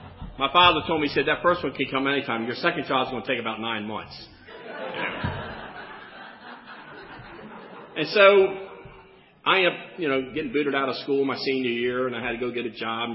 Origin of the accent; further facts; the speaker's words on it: Maryland, United States; I was raised in Anne Arundel County, AA County. And I always lived in a little house. I was raised on a little house on the water.